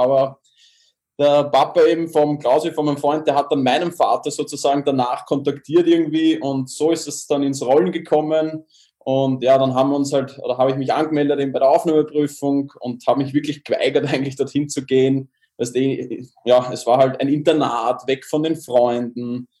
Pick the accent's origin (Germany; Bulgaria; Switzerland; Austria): Austria; Baden, Lower Austria; ich komme aus dem schönen Baden in der Nähe von Wien